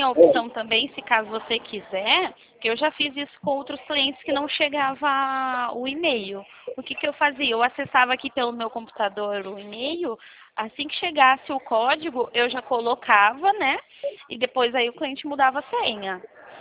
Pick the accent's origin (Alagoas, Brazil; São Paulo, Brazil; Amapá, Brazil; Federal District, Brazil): São Paulo, Brazil; Leme; eu sou de Leme, São Paulo, DDD19.